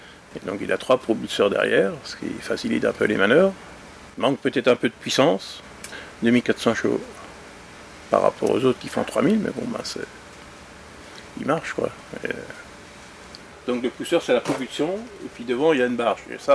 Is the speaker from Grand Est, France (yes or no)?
yes; Grand Est, France; Bon, j'habitais au bord du Rhin. Je suis né en Alsace, du côté de Strasbourg, donc j'habitais à 1 km du bord du Rhin, je voyais les bateaux passer. En plus, je suis marinier de naissance